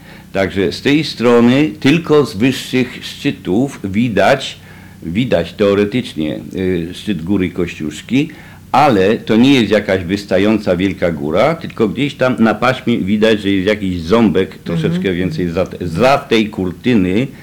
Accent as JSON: {"language": "Polish", "town": "Kraków", "region": "Lesser Poland", "country": "Poland", "moved": "as an adult", "lives_now": "Australia", "said": "Ja pochodzę z Krakowa."}